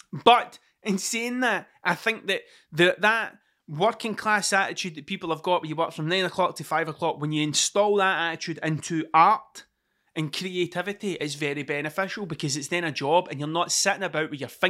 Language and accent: English; Scotland, United Kingdom; accent: working class Scottish; because of my accent, because it's too working class Scottish to be taken seriously